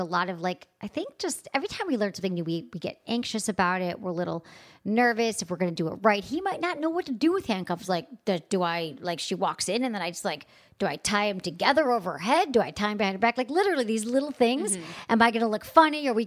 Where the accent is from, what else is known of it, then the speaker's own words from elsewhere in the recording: Michigan, United States; Fellow Michigander. That's what she meant by that. We're both from Michigan.